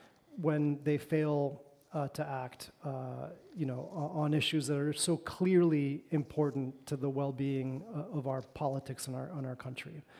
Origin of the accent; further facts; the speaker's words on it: Argentina; Now, I'm from Argentina originally, right?